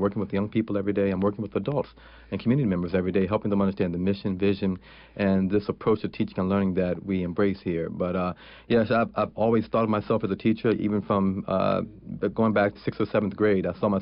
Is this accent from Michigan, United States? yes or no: no; Charlottesville, Virginia, United States; I grew up right outside of Charlottesville, Virginia. I went to the University of Virginia, so I'm accustomed to college towns.